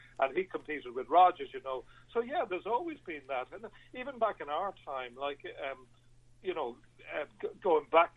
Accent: Dublin, Leinster, Ireland; I'm from Harold's Cross originally in Dublin.

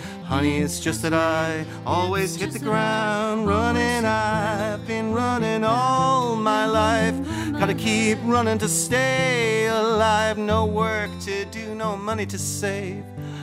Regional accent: Bray, County Wicklow, Ireland; I grew up in Bray, I have to say. I grew up in Bray. And I love Bray

